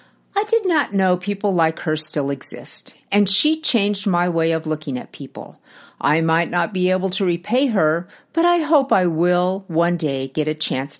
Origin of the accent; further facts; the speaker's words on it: Kenya; As a Kenyan who has fallen victim to pickpocketing before, I did not put my hopes up.